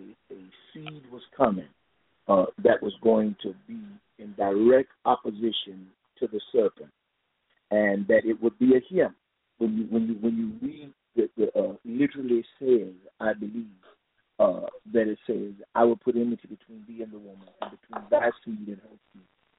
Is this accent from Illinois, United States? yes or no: no; Tampa, Florida, United States; was very well known in the Tampa area as a mighty woman of God. And that's where I was brought up.